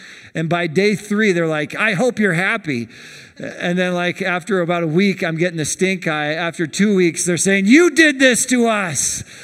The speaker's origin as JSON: {"language": "English", "town": "Portland", "region": "Oregon", "country": "United States", "tie": "born or raised there", "said": "Now, I'm from Portland, Oregon originally. I grew up in Portland."}